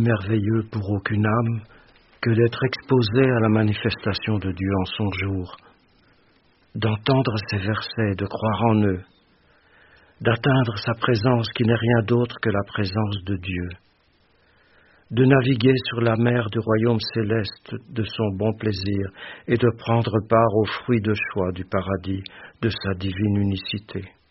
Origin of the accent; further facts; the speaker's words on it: Namur, Wallonia, Belgium; comme je suis de Namur, je vais préciser l'événement qui aura lieu à Namur